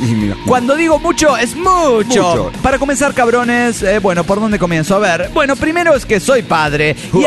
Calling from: Mexico City, Mexico; soy el hijo de Tlaloc de la antigua Tenochtitlan, México.

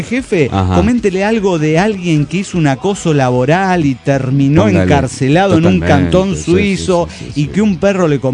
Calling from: León, Guanajuato, Mexico; de León, Guanajuato, México.

